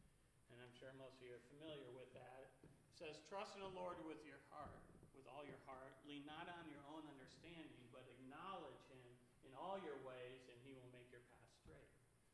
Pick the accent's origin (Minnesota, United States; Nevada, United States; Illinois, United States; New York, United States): Illinois, United States; Chicago; So growing up, I was actually I grew up in West Chicago, west side of Chicago.